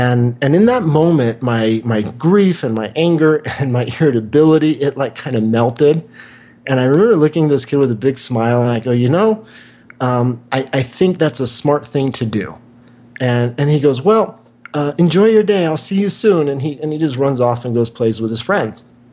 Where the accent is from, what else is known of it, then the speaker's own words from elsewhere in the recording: Wichita, Kansas, United States; also born or lived in Santa Monica, California; in, you know, Santa Monica, where I lived for 10 years, or where I grew up in Wichita, Kansas.